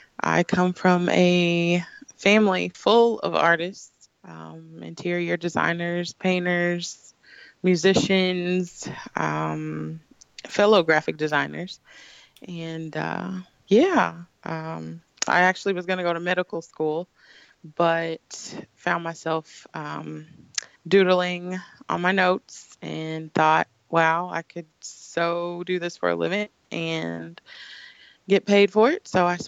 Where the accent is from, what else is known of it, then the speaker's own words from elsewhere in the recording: Kansas City, Missouri, United States; Well, I'm from the best city in Missouri, Kansas City, Missouri.